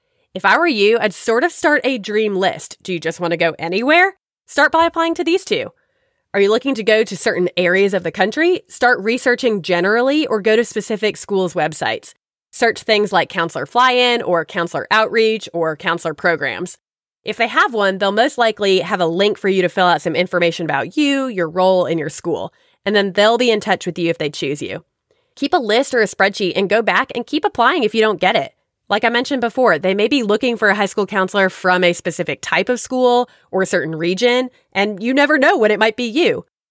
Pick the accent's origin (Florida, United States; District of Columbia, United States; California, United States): Florida, United States; I was actually more familiar with Tampa and that area because my hometown is about an hour away from there